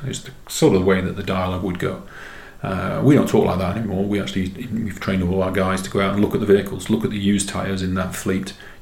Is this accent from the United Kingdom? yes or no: yes; England, United Kingdom; So I actually knocked on the door and I said, " … I'm an English guy, I'm here from Michelin selling tyres, but the good news is I didn't bring my dog with me."